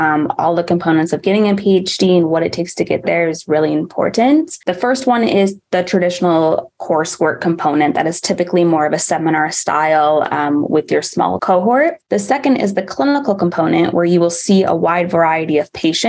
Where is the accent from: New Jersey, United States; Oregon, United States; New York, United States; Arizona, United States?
Arizona, United States; now in Chicago, United States; Yeah, so I'm 25 and I am from Arizona. After graduating from ASU, I moved to Chicago to be a clinical neuropsychology doctoral student at Northwestern University